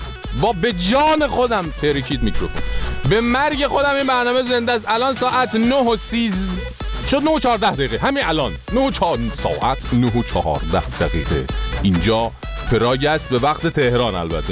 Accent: Iran; والا ما ایرانی هستیم، هرچی هم میگیم راجع به ایرانه

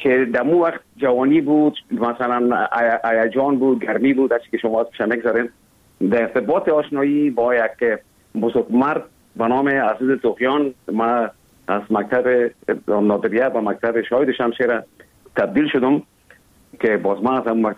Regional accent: Kabul, Afghanistan; born there; اصلا زادگاه من کابل است ولی همونطور که گفتم زیاد ما در دیگه ولایت هم بودیم

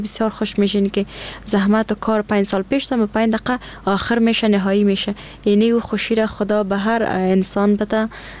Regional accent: Afghanistan; یگانه مشکلی که ما افغانا داریم امی شرایط است

